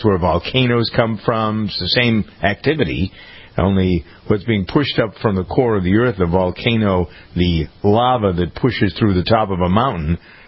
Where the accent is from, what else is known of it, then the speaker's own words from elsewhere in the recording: Framingham, Massachusetts, United States; as all things important happen in my hometown of Framingham, that's where Krista McAuliffe came from.